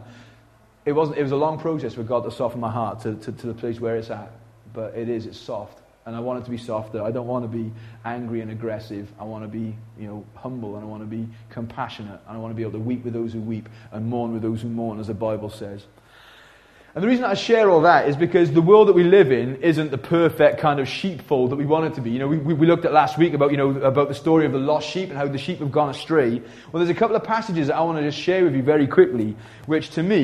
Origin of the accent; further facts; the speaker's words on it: Pontypool, Wales, United Kingdom; I grew up in Pontypool, and I grew up quite an aggressive young man.